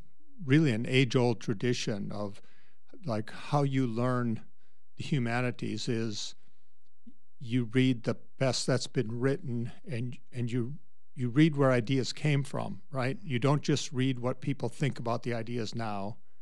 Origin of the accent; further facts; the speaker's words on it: Frazee, Minnesota, United States; Well, at 18, I was graduating from Frazee High School, Frazee, Minnesota. It's up near Detroit Lakes on the road to Fargo.